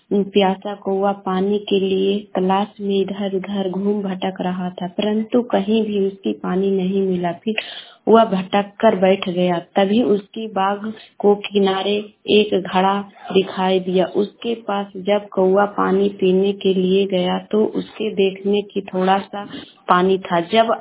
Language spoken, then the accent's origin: Hindi; Madhuba, Bihar, India; मधुबा शेखपुरा से बोल रही हूँ, जिला के रहने वाली हूँ।